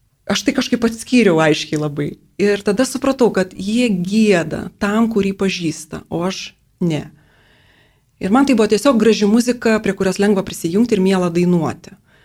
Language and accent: Lithuanian; Klaipėda, Klaipėda County, Lithuania; Aš pati iš Klaipėdos esu.